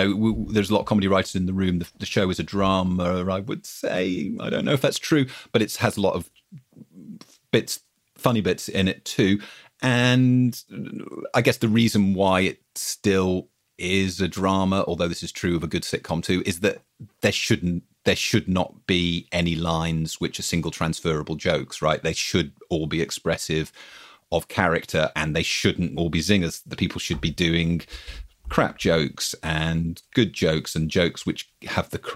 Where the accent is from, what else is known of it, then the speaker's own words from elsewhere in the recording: United Kingdom; I'm British, as you can tell